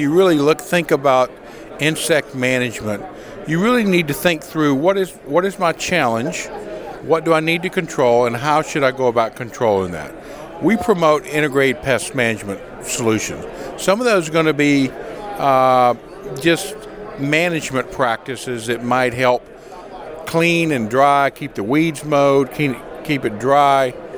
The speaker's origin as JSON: {"language": "English", "region": "Mississippi", "country": "United States", "said": "I'm from Mississippi, so that's one of my favorite things, rice."}